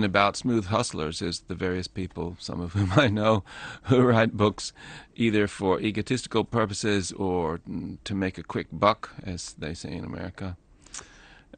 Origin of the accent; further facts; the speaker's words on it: Kentucky, United States; also born or lived in London; now in Somerset, United Kingdom; Well, I come from Kentucky, which is very like Somerset, and I've spent most of my life in England